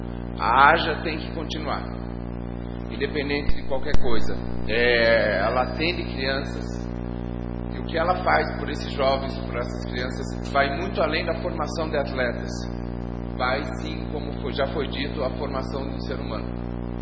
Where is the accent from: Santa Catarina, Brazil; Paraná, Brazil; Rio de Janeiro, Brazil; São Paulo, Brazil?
Paraná, Brazil; Curitiba; now in Fama, Brazil; Eu vim de Curitiba e me casei com aquela mulher maravilhosa ali, e fui morar em Fama